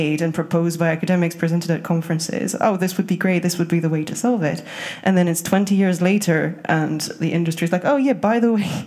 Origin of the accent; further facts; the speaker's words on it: France; English is a second language; Originally, I'm from France, so if you hear that in my accent, that's why.